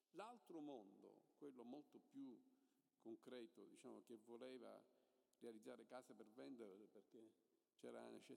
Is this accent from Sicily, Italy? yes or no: yes; Palermo, Sicily, Italy; Io sono di Palermo, come diceva Paolo, sono nato a Palermo